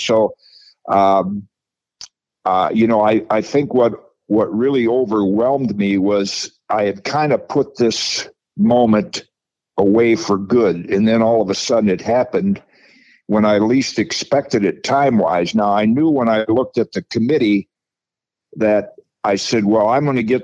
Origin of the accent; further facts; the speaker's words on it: Michigan, United States; because as a kid growing up in Michigan, every holiday, well, in the summer, Memorial Day and Labor Day, the town team played a doubleheader